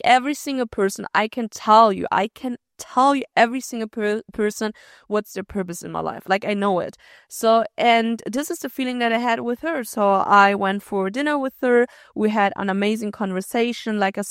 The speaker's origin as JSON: {"language": "English", "country": "Germany", "tie": "born or raised there", "said": "I said, oh, cool. I literally grew up in Germany."}